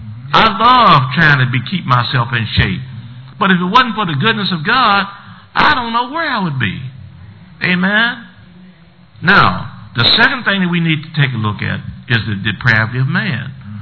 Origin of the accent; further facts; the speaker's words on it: the South, United States; Now, I grew up in the South, and we had those wagons, and we went out, and that mule took us out and brought us back.